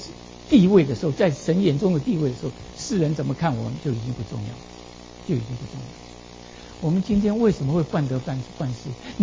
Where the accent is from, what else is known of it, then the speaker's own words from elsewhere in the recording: China; 尤其是我们中国人，我们总是希望把我最完美的、最光鲜的、最亮丽的一面带到弟兄姊妹的面前